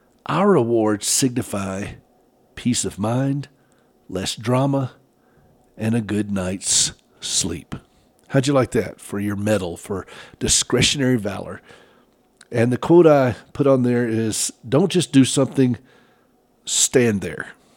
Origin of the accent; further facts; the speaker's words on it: the South, United States; I know I was raised in the South